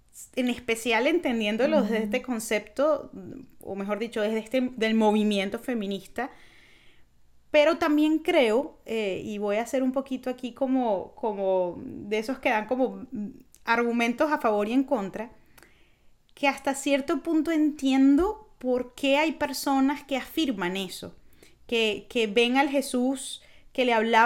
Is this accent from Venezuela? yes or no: yes; Venezuela; que pues vengo de Venezuela